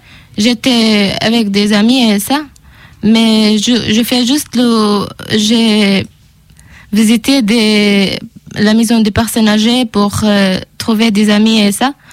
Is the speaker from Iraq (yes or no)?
yes; Iraq; now in France; Oui, je viens d'Irak avec ma famille.